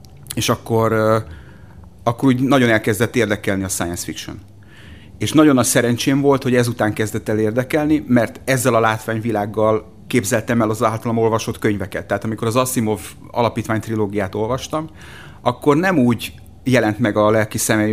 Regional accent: Budapest, Hungary; Óbudán nőttem föl, és tőlünk két utcányira volt a legendás Óbuda mozi

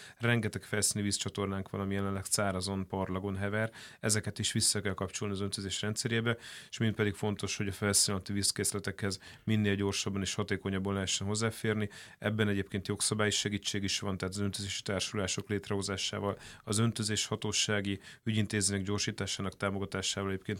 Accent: Mosonmagyaróvár, Győr-Moson-Sopron, Hungary; Én Mosonmagyaróvári vagyok

